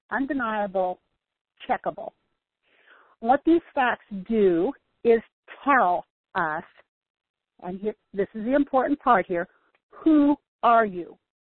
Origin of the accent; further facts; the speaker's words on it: the South, United States; I was raised in a home where everybody was very respectful. I came from the South. So I still say, yes, ma'am, no, sir.